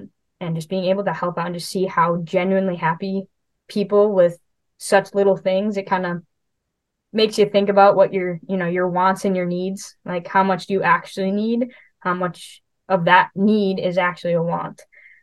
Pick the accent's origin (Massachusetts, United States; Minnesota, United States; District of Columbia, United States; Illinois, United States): Illinois, United States; Wheaton; I'm from Wheaton, so right outside